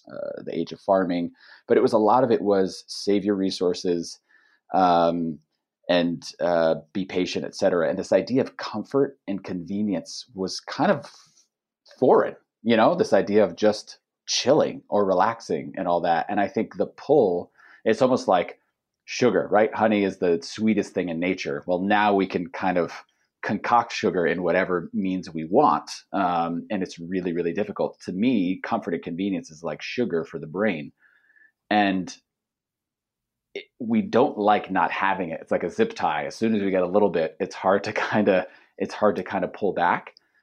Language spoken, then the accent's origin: English; United States; I know that too, as I grew up in the States.